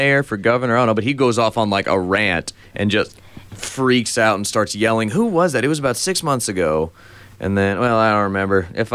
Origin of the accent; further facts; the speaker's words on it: New Mexico, United States; I'm from New Mexico, so I have no stake in this election.